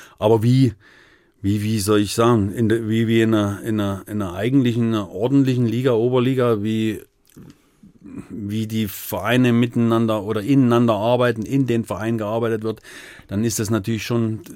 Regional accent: East Germany, Germany; born there; Identität ist gebürtiger Ossi mit Pfälzer Ansätzen.

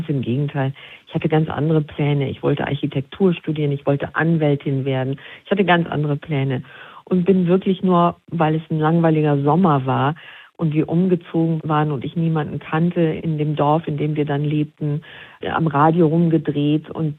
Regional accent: Esch-sur-Alzette, South, Luxembourg; wenn du aus dem Süden kommst, Luxemburgs, aus Esch, da wo ich herkomme, dann bist du einfach ein Arbeiterkind

